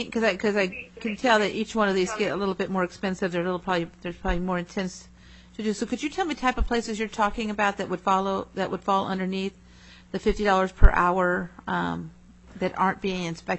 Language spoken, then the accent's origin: English; Fairbanks, Alaska, United States; not to pick on Nome, but since I'm from Fairbanks and he's from Nome, they don't get the charge